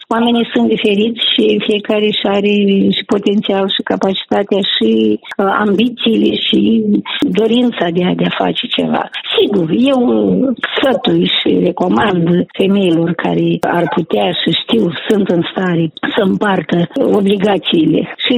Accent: Vadul lui Sac, Dubăsari District, Moldova; copilărie foarte frumoasă, n-am avut noroc în viața mea de profesori de excepție, colegi, totdeauna la noi în sat s-a promovat valorile adevărate, cultură, artă, tot ce ține de suflet și am zis că aș putea și fac parte din comunitatea Vadului Sac.

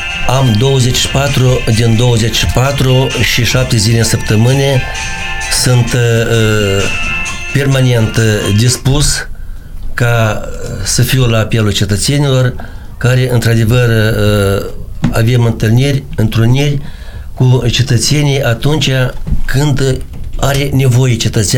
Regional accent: Peresecina, Orhei District, Moldova; born or raised there

